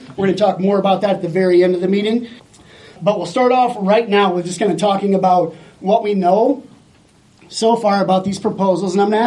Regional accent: Storm Lake, Iowa, United States; But personally, I grew up in Storm Lake, way up in northwest Iowa, on a family farm.

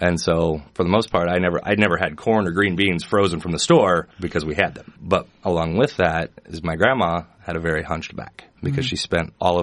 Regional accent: the Ozarks, United States; And half of it's about my weird childhood, and the other half is about growing up in the Ozarks.

